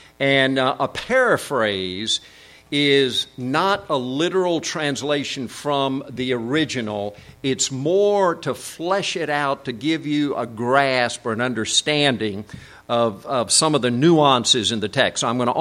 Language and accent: English; South Korea; But when I was growing up in Korea, my dad had a devotional by a Frenchman